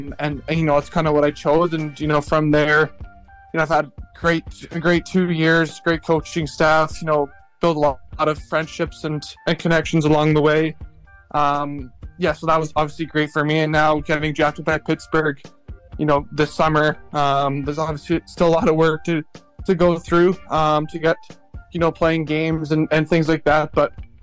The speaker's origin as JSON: {"language": "English", "town": "Calgary", "region": "Alberta", "country": "Canada", "tie": "born or raised there", "also_born_or_lived": "Johannesburg, South Africa", "said": "so I was born in Johannesburg. All my family is from there. We made the move over to Calgary in 2008, I believe. So I was about 2 years old."}